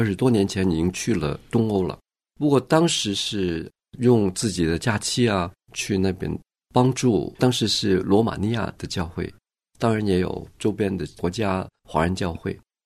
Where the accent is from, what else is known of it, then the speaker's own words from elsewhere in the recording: Hong Kong; born there; Chinese is a second language; 学习来讲普通话，因为我是香港出生的